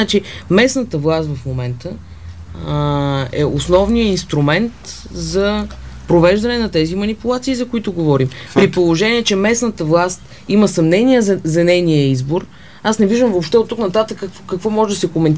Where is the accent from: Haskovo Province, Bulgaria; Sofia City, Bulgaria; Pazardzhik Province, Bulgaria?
Haskovo Province, Bulgaria; Haskovo; аз съм от Хасково и си ходих сега за Великден да видя семейството ми.